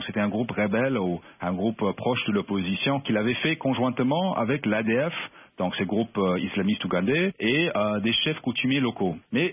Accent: Mali; Moi, je pense qu'en tant que Malien, moi, je suis optimiste.

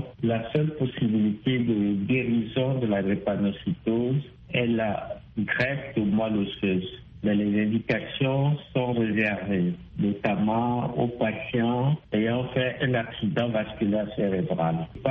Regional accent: Togo; Chez nous, au Togo, nous sommes autour de 16% de prévalence du trait AS.

